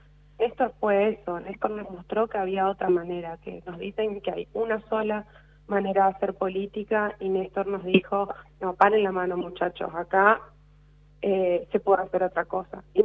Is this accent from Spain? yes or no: no; Argentina